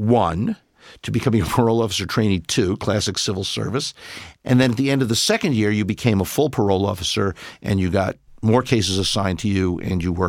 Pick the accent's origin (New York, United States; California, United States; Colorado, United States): New York, United States; Brooklyn; I grew up in Brooklyn.